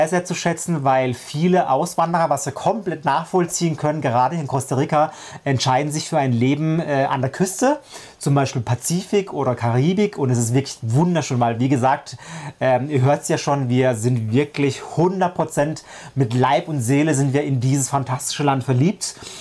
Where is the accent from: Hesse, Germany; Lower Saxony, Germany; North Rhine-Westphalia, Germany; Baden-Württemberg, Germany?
Baden-Württemberg, Germany; Freiburg; moved away; wir kommen ja ursprünglich aus Freiburg, also aus dem Schwarzwald